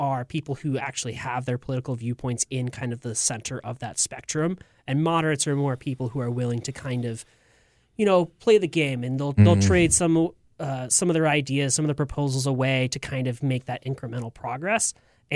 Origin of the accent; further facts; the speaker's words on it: San Francisco, California, United States; So I grew up in San Francisco, which is obviously one of the most left-leaning places in the country.